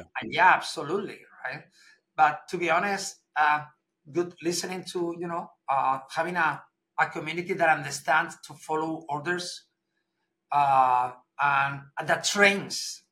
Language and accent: English; Spain; English is a second language; I come from Spain.